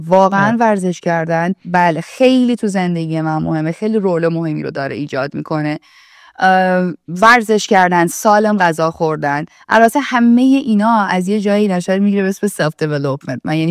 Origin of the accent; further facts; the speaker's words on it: Kurdistan, Iran; من چون حالا تو کردستان بزرگ شدم و توی خانواده‌ای که از نظر مایندستی خیلی آدمای درویش مسلکی بودم بزرگ شدم